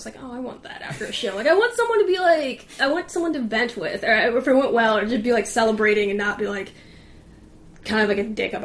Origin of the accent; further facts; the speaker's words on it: Minnesota, United States; I mean, it's also that, you know, I'm Minnesotan, so people are like, oh, okay, Minnesota.